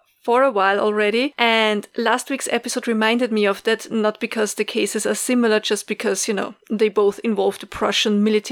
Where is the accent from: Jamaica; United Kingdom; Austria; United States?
Austria; from Austria, and you are listening to Fresh Hell, your favorite international podcast.